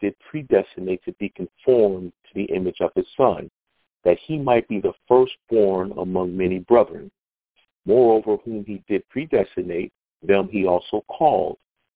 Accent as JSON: {"language": "English", "town": "Detroit", "region": "Michigan", "country": "United States", "said": "Myself, I'm also from the Detroit area."}